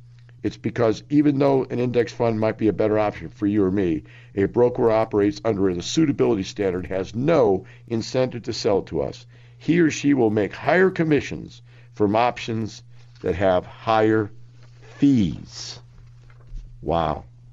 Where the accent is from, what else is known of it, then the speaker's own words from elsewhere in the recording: Houston, Texas, United States; now in Boston, United States; I'm from Houston originally, 28 years old, and renting in the Boston area.